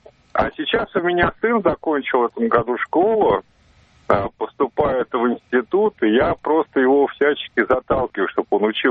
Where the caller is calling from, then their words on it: Moscow, Russia; я звоню из Москвы.